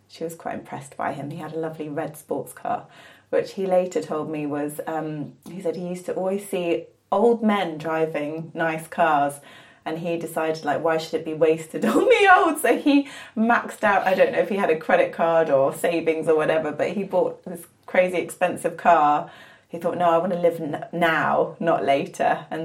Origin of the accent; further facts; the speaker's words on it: Isle of Wight, South East England, United Kingdom; also born or lived in London; I was born in 1980 in London, and I grew up in Sydenham, living in Sydenham, until about the age of 7, and then I moved to the Isle of Wight.